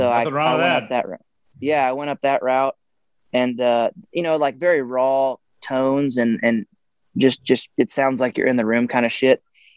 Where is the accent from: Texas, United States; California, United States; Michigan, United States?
Texas, United States; like, I grew up in Central and South Texas. So there's like a red dirt country scene down here